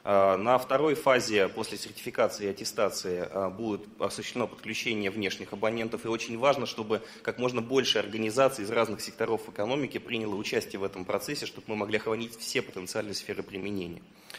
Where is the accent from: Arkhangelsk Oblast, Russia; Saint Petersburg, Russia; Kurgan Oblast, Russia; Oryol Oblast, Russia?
Saint Petersburg, Russia; когда я еду из Петербурга, из родного в Москву